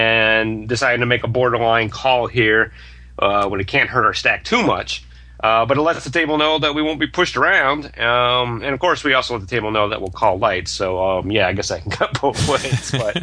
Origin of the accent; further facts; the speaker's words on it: Scranton, Pennsylvania, United States; I got to think anybody from Scranton has got to be like, can we just get 12, 20 years in the future now?